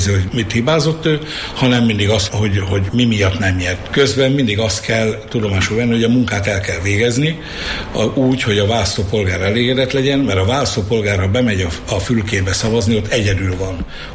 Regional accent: Borsod-Abaúj-Zemplén, Hungary; mi gömöriek vagyunk. Mi kicsik vagyunk, az ország legkisebb kisebbsége vagyunk, mi gömöriek

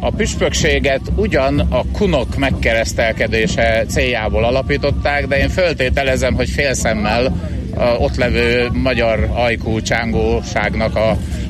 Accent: Miskolc, Borsod-Abaúj-Zemplén, Hungary; also born or lived in Eger; én magam Egerbe születtem, és Miskolcon voltam gyerek, úgyhogy sokféle ilyen észak-magyarországi szállal van kapcsolatom

